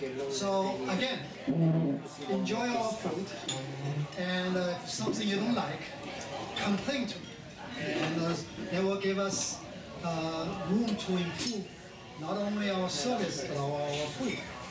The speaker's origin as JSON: {"language": "English", "region": "Shanghai", "country": "China", "tie": "born or raised there", "moved": "yes", "lives_now": "New York, United States", "said": "As I was born and raised in Shanghai, when I come to this city, I, you know, definitely come for the land of opportunities."}